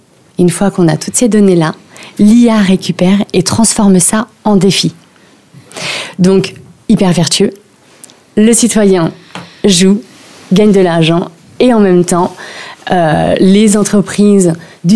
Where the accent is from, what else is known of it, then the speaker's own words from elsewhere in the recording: Soisy-sous-Montmorency, Île-de-France, France; Alors moi, je suis de Soisy, donc Soisy sous Montmorency